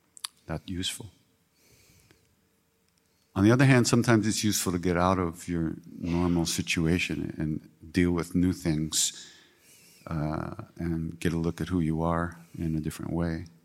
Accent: United States; I came from America. People always know where you are.

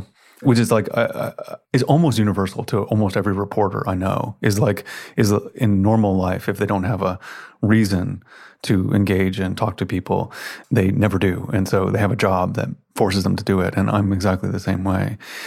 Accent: Memphis, Tennessee, United States; I spent a lot of time growing up in Memphis, Tennessee

